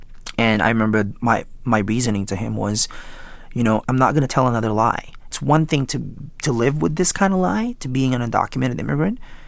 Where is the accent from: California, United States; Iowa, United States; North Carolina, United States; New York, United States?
California, United States; I grew up in California and right around 180, you know, Proposition 187